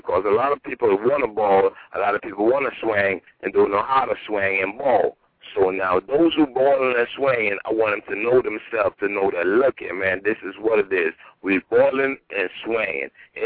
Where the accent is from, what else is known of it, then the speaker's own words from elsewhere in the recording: New York, United States; Nah, man, I'm from New York, from the streets, man, because if you look at it.